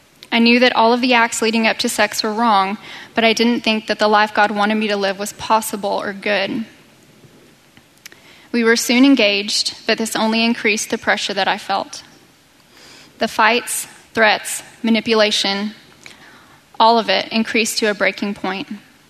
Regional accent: Dallas, Texas, United States; born or raised there

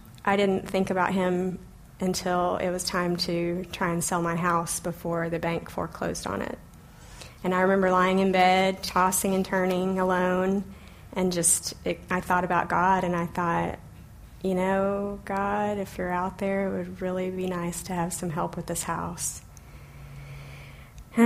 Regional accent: Oklahoma, United States; also born or lived in North Carolina / Boston; now in Dallas, United States; We grew up in Oklahoma, and we moved to North Carolina when we got married.

